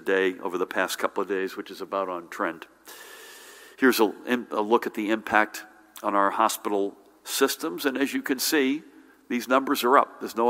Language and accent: English; Middletown, New Jersey, United States; she was a graduate of my hometown, one of my hometown high schools, Middletown High School North